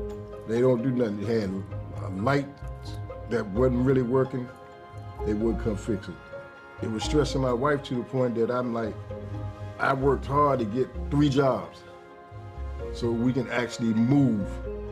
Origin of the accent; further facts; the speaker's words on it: Washington, District of Columbia, United States; I was born in Washington, D.C. I used to live in Benning Courts, now I live in Capitol Vista Apartments. D.C. born and bred, been here 55 years.